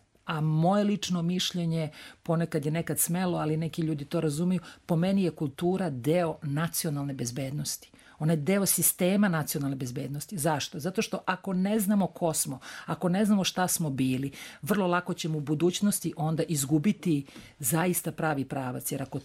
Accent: Serbia; mi kao Srbi, kao srpski narod, a ja verujem i svi narodi na Balkanu, uopšte u ovom našem regionu

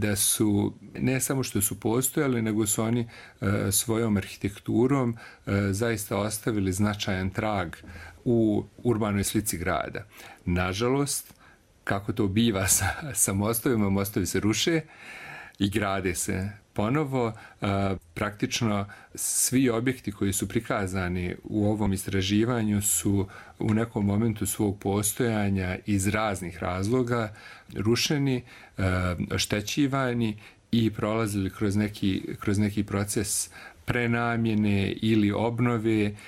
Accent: Banja Luka, Republika Srpska, Bosnia & Herzegovina; ne zato što sam rođen u Banja Luci, zato što sam proveo praktično najveći dio života ovdje

